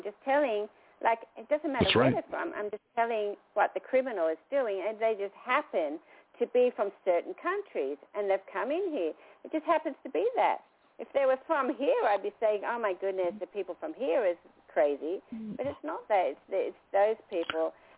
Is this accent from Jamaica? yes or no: no; United Kingdom; because I'm originally from Britain